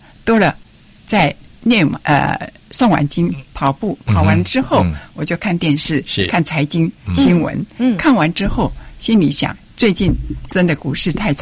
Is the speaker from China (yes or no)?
no; Taiwan; 中华民国台湾你了不起，真的，我以我们台湾人为荣